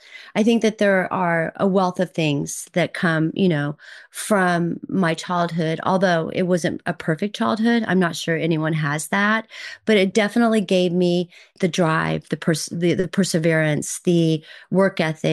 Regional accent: Oklahoma, United States; Oh, originally I grew up in Oklahoma, right on the border of Kansas and Oklahoma. So Midwestern.

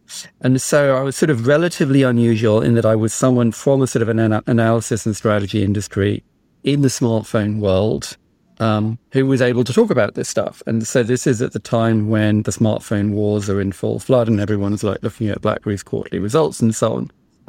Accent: England, United Kingdom; Maybe it's because I'm English

